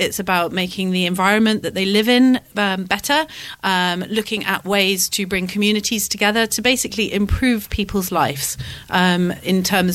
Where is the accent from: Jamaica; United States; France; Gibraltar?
Gibraltar; also born or lived in Australia / United Kingdom; now in Isle of Wight, United Kingdom; I've lived in Australia, yeah. I come from Gibraltar originally, but I've lived in Australia, lived in UK, and now loving the Isle of Wight.